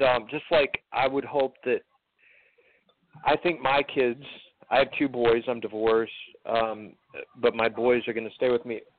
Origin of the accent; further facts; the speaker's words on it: South Dakota, United States; I'm from South Dakota originally